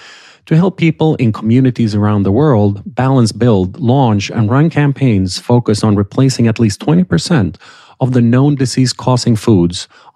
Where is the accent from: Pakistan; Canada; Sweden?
Sweden; now in United States; I'm from Sweden originally.